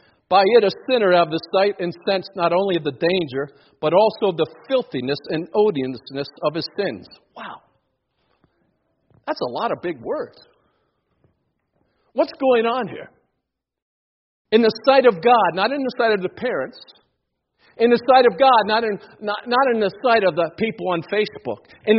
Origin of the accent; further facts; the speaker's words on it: Washington, District of Columbia, United States; The nation's capital, my hometown, I tell you, they don't tell you that.